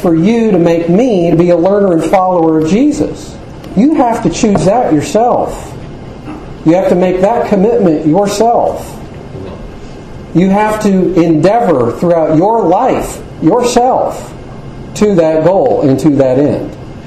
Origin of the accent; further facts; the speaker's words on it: Florida, United States; I have a little bit of an encounter with this myself growing up in Florida.